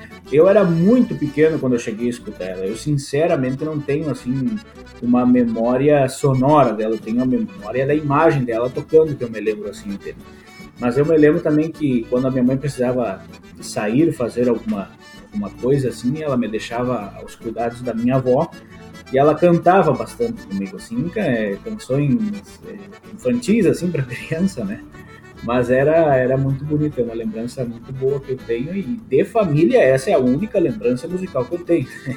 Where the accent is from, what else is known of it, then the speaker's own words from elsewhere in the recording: Uruguaiana, Rio Grande do Sul, Brazil; also born or lived in São Borja; Me criei e vivo na cidade de Uruguaiana, que faz fronteira com o Passo de los Libres.